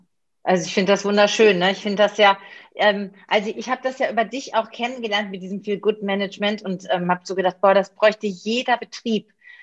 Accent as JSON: {"language": "German", "region": "North Rhine-Westphalia", "country": "Germany", "tie": "born or raised there", "said": "ich bin ja im Ruhrgebiet groß geworden"}